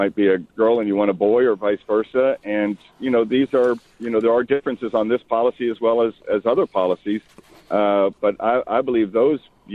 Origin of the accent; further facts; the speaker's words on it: Virginia, United States; You know, I'm from Northern Virginia.